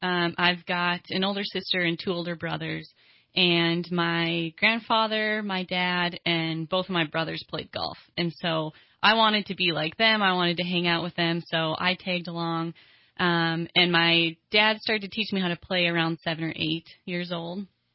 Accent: Hibbing, Minnesota, United States; Yes, I was raised in Hibbing, Minnesota.

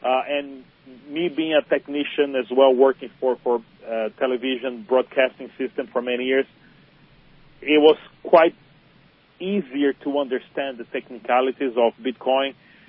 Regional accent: Brazil; now in Indiana, United States; I'm from Brazil, but I live in beautiful sunny Indiana, and I needed to run away from the winter for a little bit.

